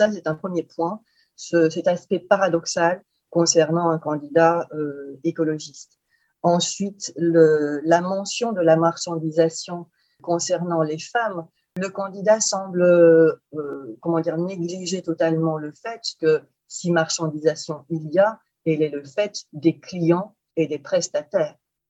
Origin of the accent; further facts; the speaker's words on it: Romania; now in France; aussi bien je l'ai été en Roumanie, qui est mon pays d'origine, et en France.